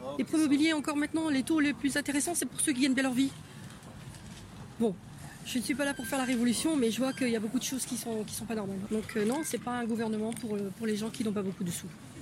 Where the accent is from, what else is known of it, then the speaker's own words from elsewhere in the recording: France; Parce que je suis française et je ne paye pas impôts en France.